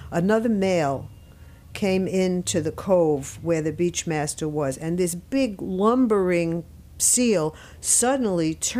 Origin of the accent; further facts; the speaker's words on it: United States; I was brought up on Long Island Sound, the water was always cold.